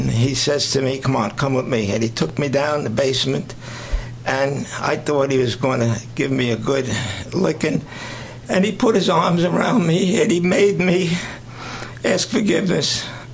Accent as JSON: {"language": "English", "town": "Brooklyn", "region": "New York", "country": "United States", "tie": "born there", "said": "And I was born in Brooklyn, and I was a tough kid."}